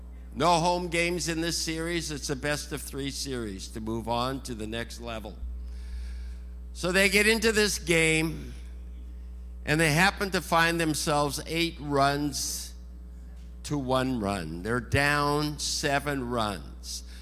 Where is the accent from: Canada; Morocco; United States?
Canada; Now, I'm Canadian, or have been Canadian. I'm a past Canadian. I'm a post-Canadian.